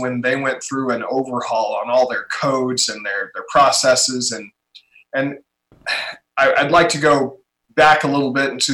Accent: Arizona, United States; I'm from Arizona. We were living in California when we had the idea to build this, to start this project.

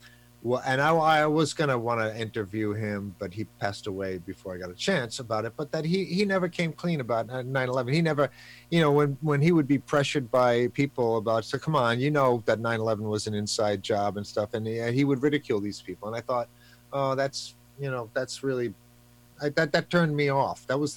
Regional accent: New York, United States; I came from Long Island

